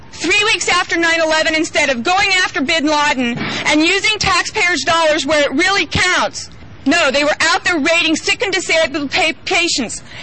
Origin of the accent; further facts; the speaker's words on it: Oakland, California, United States; I'm from Oakland, California